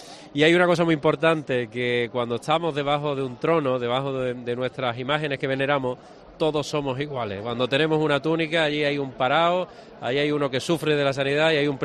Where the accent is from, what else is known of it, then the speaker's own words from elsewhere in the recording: Málaga, Andalusia, Spain; Yo soy malagueño, me siento profundamente orgulloso de ser malagueño.